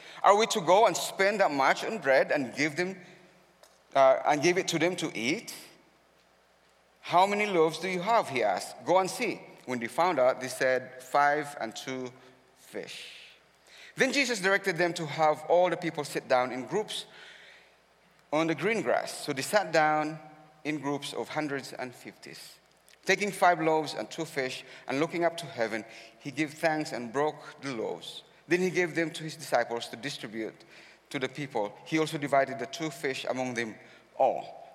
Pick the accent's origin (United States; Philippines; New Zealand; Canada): Philippines; English is a second language; sometimes my accent can be a hindrance. I'm a Filipino, and sometimes I think like a Filipino.